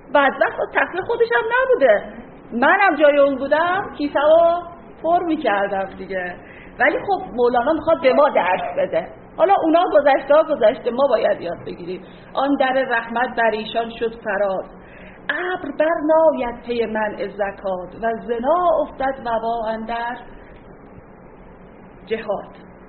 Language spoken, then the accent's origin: Persian; Iran; ما خودمون ایرانی ها یه ذره تفکر قحطی زده هم داریم، همش انبار میکنیم، همه چی در حال انبار کردنی و بله واقعا چون در شرایط جنگ بزرگ شدیم